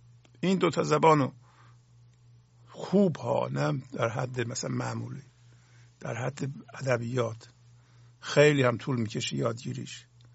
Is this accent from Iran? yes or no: yes; Azerbaijan, Iran; Persian is a second language; ایرانی هستم، حالا هر زبان محلی هم داره که داشته باشه، زبان ابتدایی ما، اولیه ما، خب آذربایجان بزرگ شدیم،